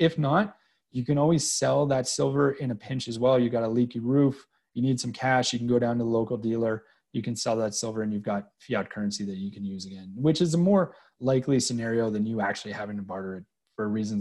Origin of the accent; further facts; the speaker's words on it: Canada; even though I don't really see it that way as a Canadian.